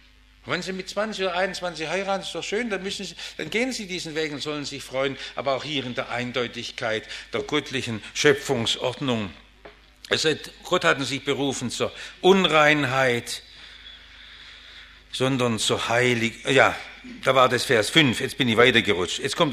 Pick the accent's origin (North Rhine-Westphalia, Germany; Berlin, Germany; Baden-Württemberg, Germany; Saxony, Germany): Baden-Württemberg, Germany; Stuttgart; Ich bin ja im Stuttgarter Westen aufgewachsen